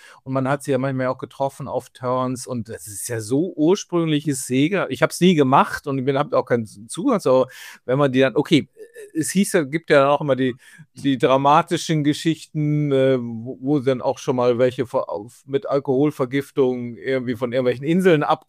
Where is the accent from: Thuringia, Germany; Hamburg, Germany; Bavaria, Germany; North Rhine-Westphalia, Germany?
North Rhine-Westphalia, Germany; Duisburg; ich komme ja nur aus NRW und Duisburg